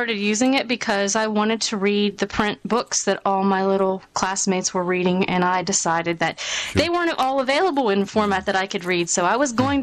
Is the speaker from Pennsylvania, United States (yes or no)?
yes; Pennsylvania, United States; In Clearfield County in central Pennsylvania. And there was about 10,000 people in the town I grew up in.